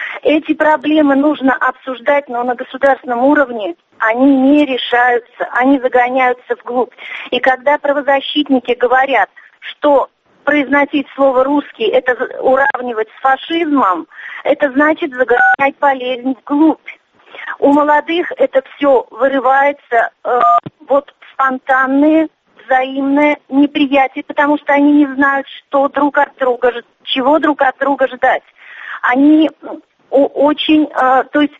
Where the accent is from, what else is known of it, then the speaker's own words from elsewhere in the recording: Bashkortostan, Russia; moved away as an adult; now in Moscow, Russia; вот родилась и выросла в Башкирии, да, и сын у меня тоже родился и вырос в Башкирии, но вот мы 5 лет уже живем тут в Москве, можно сказать.